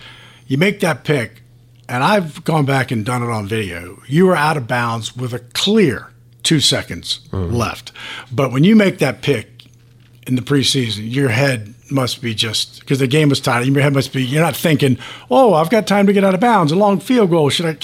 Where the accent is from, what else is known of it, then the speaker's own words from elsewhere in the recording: Virginia, United States; You know, I'm from Virginia.